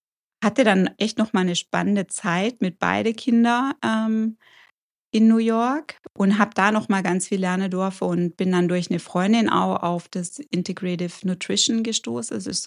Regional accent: Germany; Und kam dann aber zurück eben nach Deutschland und ja, erst mal wieder so in meine Heimat dann.

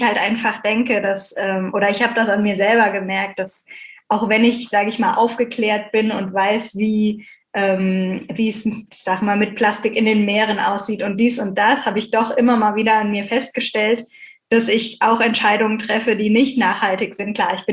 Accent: Bucaramanga, Santander, Colombia; Aber bei uns in Bucaramanga habe ich nichts gefunden.

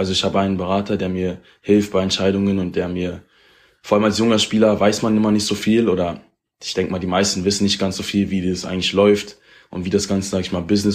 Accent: Berlin, Germany; ich komme aus Berlin und spiele, seitdem ich 7 Jahre alt bin

